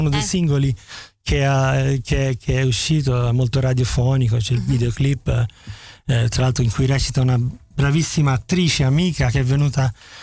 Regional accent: Florence, Tuscany, Italy; e un po' siamo così fiorentini e sì, anch'io sono abbastanza irriverente

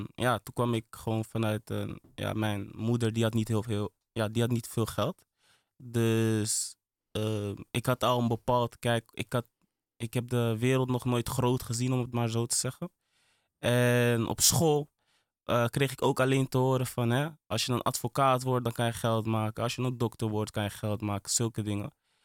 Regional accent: Amsterdam, North Holland, Netherlands; ik groeide op in Holendrecht. En ja, Holendrecht heeft wel best wel een imago. Maar het ding is dus, destijds in de Bijlmer, toen ik opgroeide als Afrikaanse jongere

